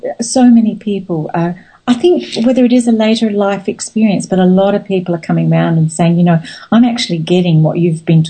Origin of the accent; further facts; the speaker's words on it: Australia; although I was born here in Australia and I've lived a lot of my life here, I actually feel my spiritual home is in England.